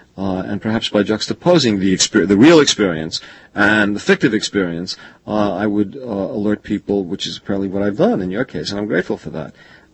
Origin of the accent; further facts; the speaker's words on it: United States; As an American, I can only view this obliquely.